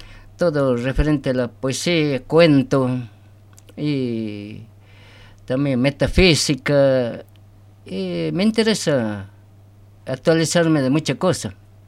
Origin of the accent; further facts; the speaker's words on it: General Ballivián, Salta, Argentina; Yo nací en General Ballivián, provincia de Salta.